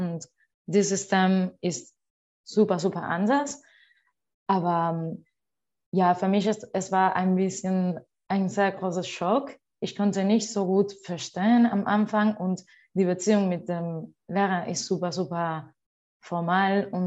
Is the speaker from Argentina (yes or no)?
yes; Argentina; German is a second language; moved away as an adult; now in Potsdam, Germany; ich bin aus Argentinien, ich bin 21 Jahre alt und ich bin hier seit März, also 9 Monaten.